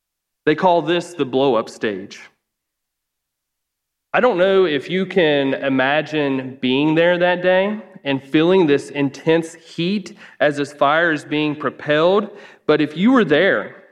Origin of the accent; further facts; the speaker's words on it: Ohio, United States; accent: Appalachian; So if you hear the accent, yes, I'm from Ohio, and it is all Appalachia that you hear.